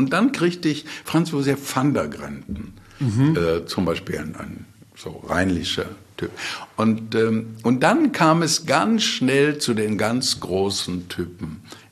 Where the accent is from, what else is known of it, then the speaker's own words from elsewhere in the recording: Bottrop, North Rhine-Westphalia, Germany; Zum Beispiel, natürlich, ich komme aus Bottrop.